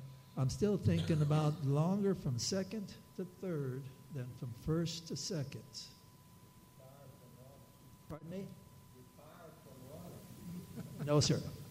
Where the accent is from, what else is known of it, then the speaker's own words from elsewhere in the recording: Chicago, Illinois, United States; When I played in Chicago, I'm from Chicago, of course, I would watch him play.